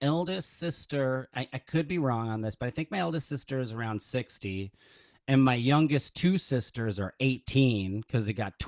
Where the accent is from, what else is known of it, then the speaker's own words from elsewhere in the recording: New Jersey, United States; also born or lived in Michigan, United States; But I grew up in Jersey. I was born in Michigan. My parents got divorced when I was 2. And so I grew up in Jersey with my mom, and my dad lived in Michigan.